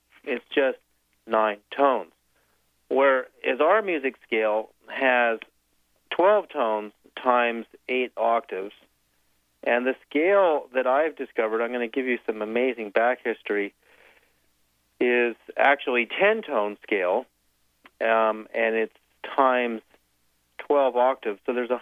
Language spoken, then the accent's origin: English; Canada; also born or lived in Sedona, Arizona / Los Angeles; Before that, I lived in Los Angeles for many decades, and I'm Canadian originally.